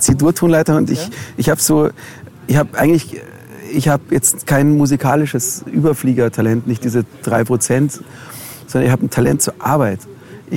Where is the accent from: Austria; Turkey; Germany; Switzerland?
Germany; Munich, Bavaria; ich bin in München aufgewachsen, in Leim, Neuaubing.